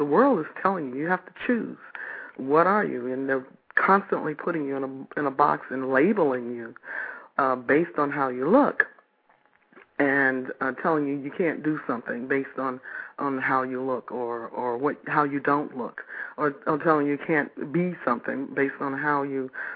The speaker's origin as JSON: {"language": "English", "town": "Detroit", "region": "Michigan", "country": "United States", "tie": "born or raised there", "said": "When I was a kid growing up in Detroit, I loved it. I loved it. Belle Isle, Boblo, I don't even know if they exist anymore."}